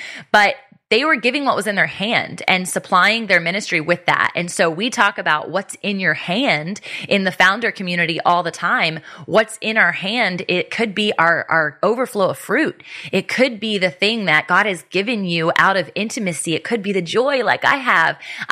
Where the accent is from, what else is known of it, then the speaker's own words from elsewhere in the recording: Virginia Beach, Virginia, United States; My hometown is technically Virginia Beach, but we're only a stone throw away.